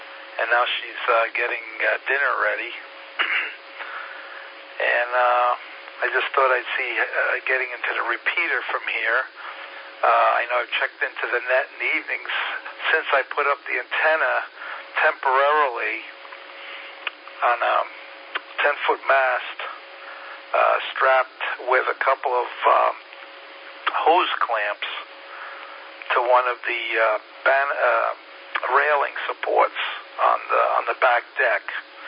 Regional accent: New York, United States; moved away as an adult; also born or lived in Connecticut; I'm originally from New York. I had a two call, and then I moved to Connecticut.

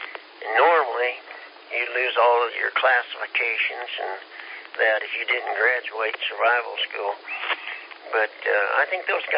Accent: Kansas, United States; I was from Kansas. I didn't like swimming where something could eat you.

